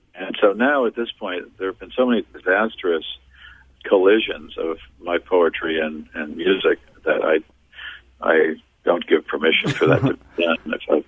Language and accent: English; New York City, New York, United States; born there; I was born in the French Hospital, which is, was there anymore, was on West 30th Street in Manhattan in New York City.